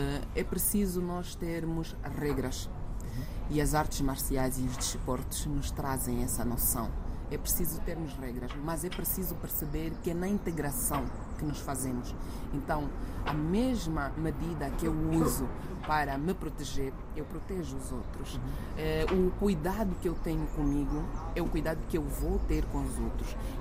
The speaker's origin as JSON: {"language": "Portuguese", "town": "Lubango", "region": "Huíla", "country": "Angola", "lives_now": "Luanda, Angola", "said": "Eu sou angolana, nascida na província da Huila, município do Lubango, e vivo ou vivi atualmente em Luanda nos últimos 18 anos. Mas sou da Huila, município"}